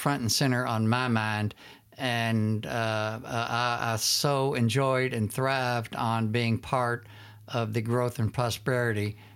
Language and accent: English; Louisville, Kentucky, United States; Even when I came to school here in 1969 as a young puppy growing up in Louisville, this became home.